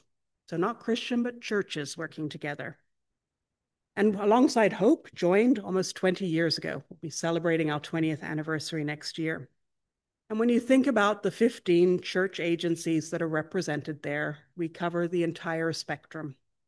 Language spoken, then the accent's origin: English; Canada; for me, it's one that I take particular pride in as a Canadian.